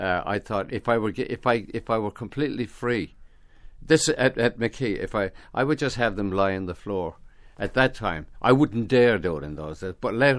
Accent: Ireland; And then, no, I'm Irish.

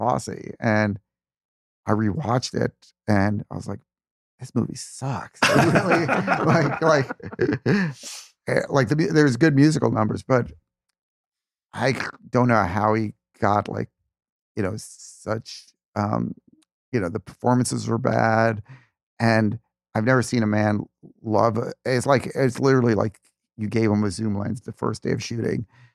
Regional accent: New York City, New York, United States; Sixth grade, I grew up in the Bronx and I discovered revival theaters

